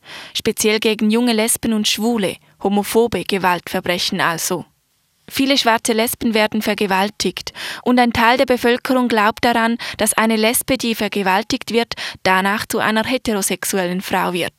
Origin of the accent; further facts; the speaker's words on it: South Africa; German is a second language; Ich bin in Südafrika geboren und aufgewachsen und arbeite auch heute noch dort.